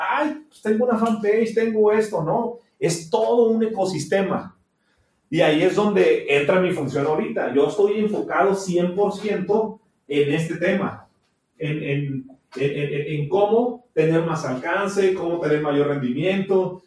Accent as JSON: {"language": "Spanish", "country": "Mexico", "said": "con la mentalidad que tenemos como mexicanos, ¿va?"}